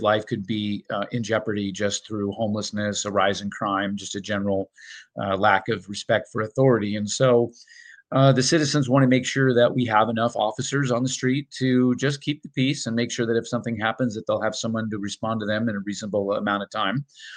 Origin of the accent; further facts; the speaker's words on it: Portland, Oregon, United States; now in Spokane Valley, United States; I moved here from the Portland, Oregon area back in 2019